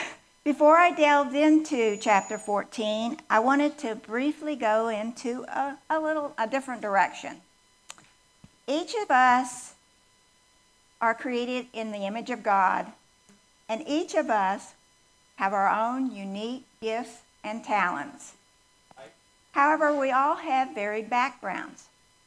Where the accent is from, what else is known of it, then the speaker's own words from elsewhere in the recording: Texas, United States; also born or lived in Germany; I was born in a foreign country. I was adopted by two Texans, and I'm a Texan. Moved to Texas, but I'm an Army brat. So I've lived in, different places. I started school in Germany.